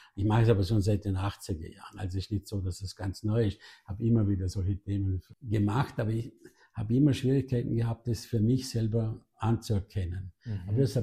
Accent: Sulz, Vorarlberg, Austria; now in Rankweil, Austria; In Sulz weiter aufgewachsen und in Rankwell wohne ich jetzt.

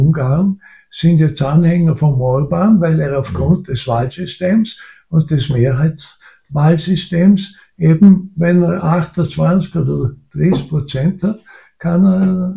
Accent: Vorarlberg, Austria; Weil ich bin in erster Linie ein Europäer, dann bin ich ein Vorarlberger und dann bin ich ein Österreicher.

